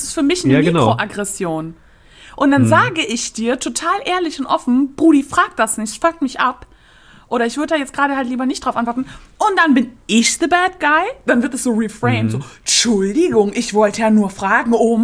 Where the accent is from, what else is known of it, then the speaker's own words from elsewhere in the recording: Germany; So, Bruder, ich habe dir gerade 6-mal gesagt, ich komme aus Deutschland.